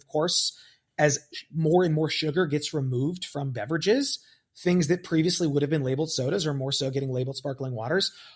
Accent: New York, United States; I grew up in New York, so maybe I speak my mind more often than I should.

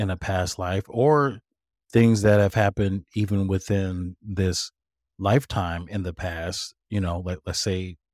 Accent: St. Louis, Missouri, United States; we are both originally from St. Louis, Missouri

